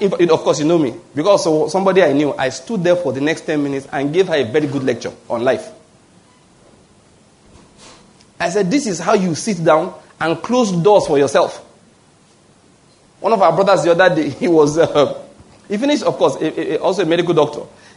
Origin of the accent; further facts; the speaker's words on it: South West, Nigeria; So I am not from Eastern Nigeria. That's what I'm going to explain. All right? Naturally speaking. So when I said I was going to come to Enugu, people say, eh? You know you are from the West, though.